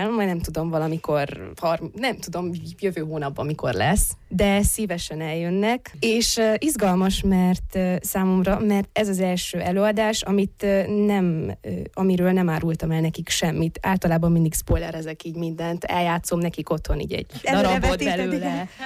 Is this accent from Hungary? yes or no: no; Transylvania, Romania; Én erdélyi vagyok